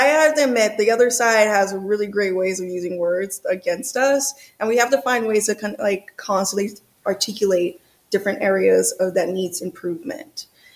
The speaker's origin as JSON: {"language": "English", "town": "New Orleans", "region": "Louisiana", "country": "United States", "also_born_or_lived": "Georgia", "lives_now": "Los Angeles, United States", "said": "Originally from New Orleans, Louisiana. Louisiana, and I bounced around to Georgia, then Georgia for a while. And I'm basically just relocated to Los Angeles"}